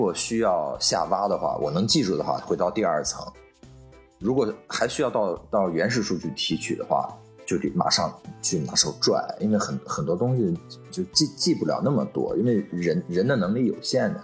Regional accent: Jinan, Shandong, China; 因为我家是山东人，山东济南离泰山特别近，基本上每个暑假五一十一啊上学的时候每年都会去一次

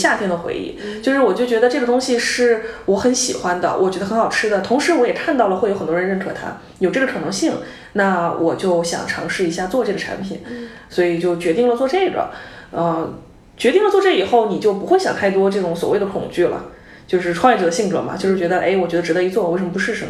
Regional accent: Hubei, China; 因为我是湖北人嘛，我小的时候最大的小学最大的记忆最深刻的记忆就是我们小学门口会有一个老头拿这个刨冰机

